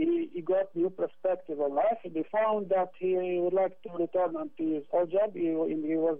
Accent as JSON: {"language": "English", "country": "Israel", "second_language": "English", "said": "I'm from Israel."}